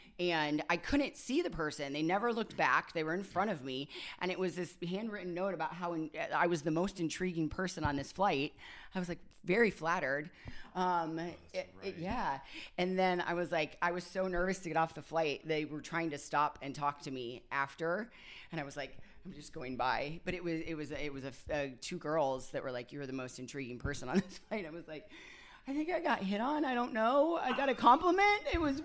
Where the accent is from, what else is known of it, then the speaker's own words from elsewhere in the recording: Ohio, United States; Well, I grew up in Ohio. So, yeah. So I went to school at the University of Toledo, stayed there for many years, worked for the YMCA, and then transferred to a larger Y in Northern California.